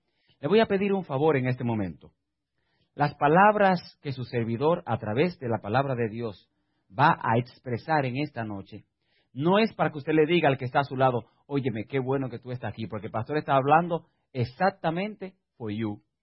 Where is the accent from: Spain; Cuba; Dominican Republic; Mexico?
Dominican Republic; born there; En mi país donde nací, la República Dominicana, el desayuno de ese país es quizás diferente a su país.